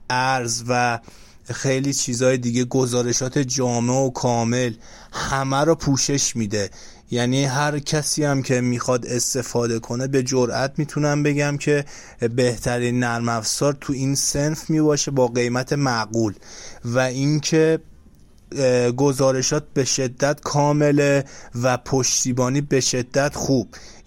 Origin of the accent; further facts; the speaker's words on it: Tehran, Tehran Province, Iran; یعنی از تهرانم هستم